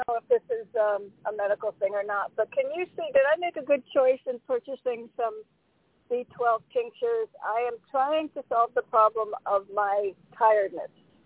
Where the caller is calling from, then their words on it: Connecticut, United States; from Connecticut.